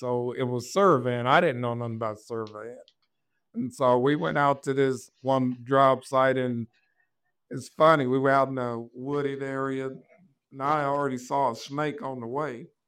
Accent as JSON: {"language": "English", "town": "Midland", "region": "Texas", "country": "United States", "said": "I'm from West Texas, Midland, Odessa. Friday Night Lights, baby."}